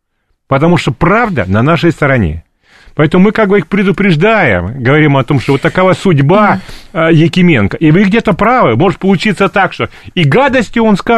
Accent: Lyubertsy, Moscow Oblast, Russia; Я сама из Люберца, сама понимаю это, да.

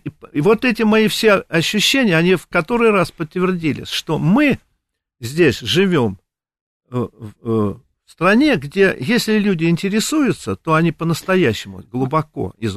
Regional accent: Russia; Я понял, что я россиянин

